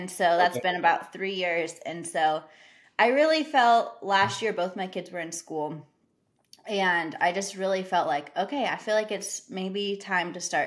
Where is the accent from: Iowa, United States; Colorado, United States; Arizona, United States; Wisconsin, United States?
Colorado, United States; And so we moved our family over to Denver. I'm from Colorado.